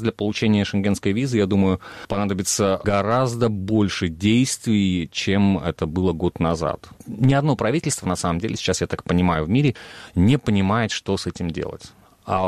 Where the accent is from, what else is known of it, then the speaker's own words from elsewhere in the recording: Almaty, Kazakhstan; А я уже родился, да, в Казахстане, так что для меня родина не Тогучин, не Сахалин, а Алма-Ата.